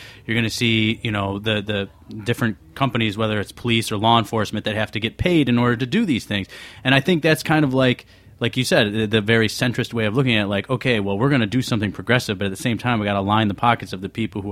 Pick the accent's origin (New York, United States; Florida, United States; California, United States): New York, United States; Buffalo; You know, this makes me think further, and I'm from upstate New York. I'm from Buffalo.